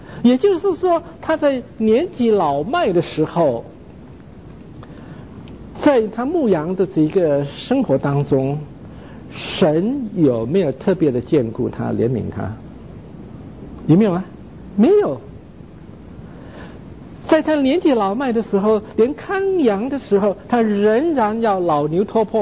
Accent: China; now in Canada; 我是加拿大人，我是中国人，我是基督徒，是三重身份

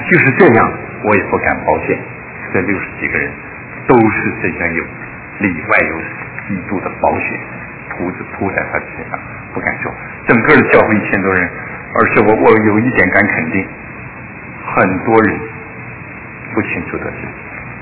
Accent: China; 我也是大陆的哈

